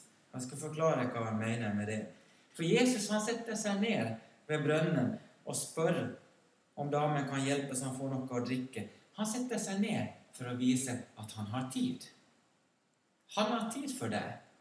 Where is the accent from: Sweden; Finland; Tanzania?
Finland; Ekenäs, Uusimaa; Och den byn som jag växte upp i Finland som du vet heter Ekenäs på svensk.